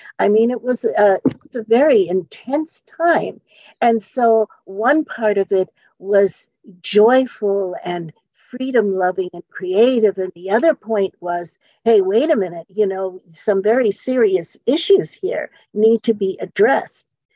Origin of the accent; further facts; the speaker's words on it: Michigan, United States; moved away as an adult; also born or lived in Texas; now in San Francisco, United States; Well, 1978 was the year that I went from Michigan, where I had grown up. Even though I was born in Texas, I grew up in Michigan. And I moved after I graduated from college to San Francisco.